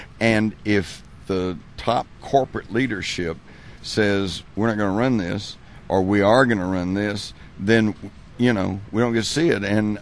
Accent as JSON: {"language": "English", "region": "Texas", "country": "United States", "tie": "born or raised there", "said": "Well, I know I'm a Texan. I've lived in Texas all my life"}